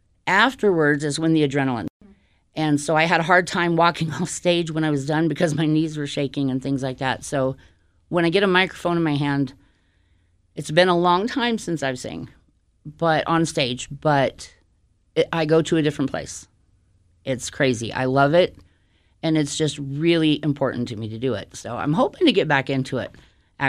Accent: Texas, United States; moved away as an adult; And now I talk like this because I was from Texas and I was born and raised there.

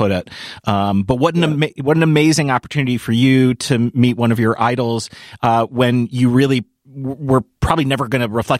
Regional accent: Boston, Massachusetts, United States; born there; You know, I was born in Boston. My dad covered the Kennedys.

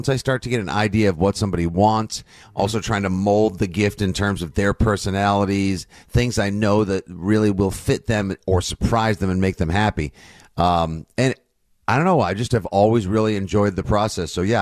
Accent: Brainerd, Minnesota, United States; So growing up in Brainerd on the South Shore, our Christmas Eve tradition

